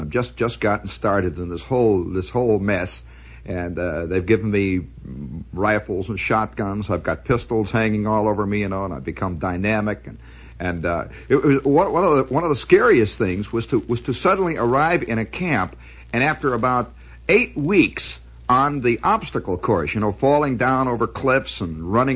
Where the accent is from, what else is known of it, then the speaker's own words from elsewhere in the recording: Hammond, Indiana, United States; Now, I'm a kid, you know, and I come from Hammond, Indiana, where nobody worries about, you know, if you take accordion lessons, you take accordion lessons.